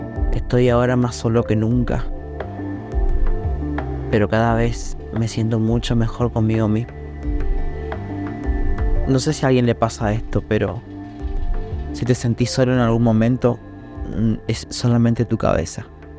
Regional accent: Argentina; Soy un hombre de Argentina, de 39 años.

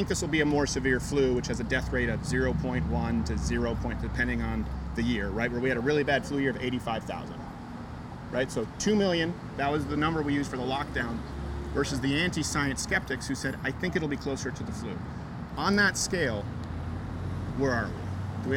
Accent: Michigan, United States; as many governors, from my home state of Michigan, in perpetual lockdown

